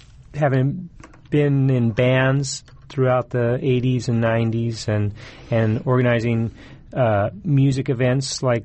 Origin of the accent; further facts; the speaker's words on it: Anacortes, Washington, United States; I was born in Anacortes, grew up working from a young age in the berry fields here in the valley